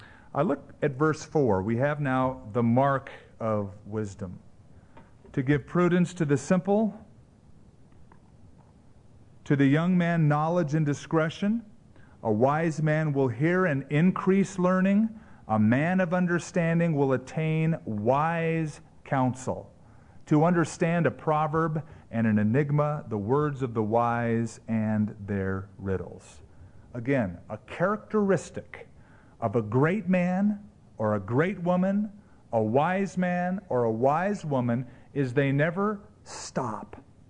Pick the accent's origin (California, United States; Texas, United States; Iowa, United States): California, United States; And I came from Southern California originally, and I used to surf every morning.